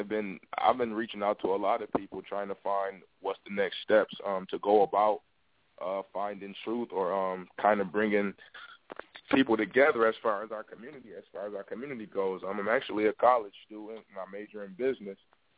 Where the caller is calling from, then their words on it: Buffalo, New York, United States; I'm from Buffalo, New York.